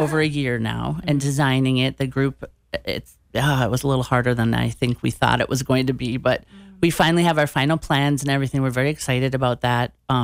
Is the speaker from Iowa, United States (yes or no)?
no; Maple Grove, Minnesota, United States; I grew up in Maple Grove, right? So, but at that time it wasn't a big city. It was very small town feel, and it was all cornfields